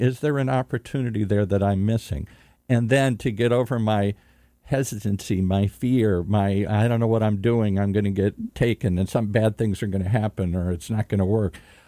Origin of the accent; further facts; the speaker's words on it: Michigan, United States; I know how to sell something to Michigan. I'm from Michigan. I got my gold blue hat on.